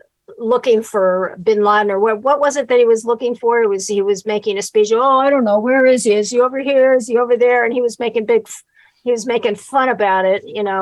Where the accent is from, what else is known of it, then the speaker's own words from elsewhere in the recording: Haiti; And I come from French. Haiti.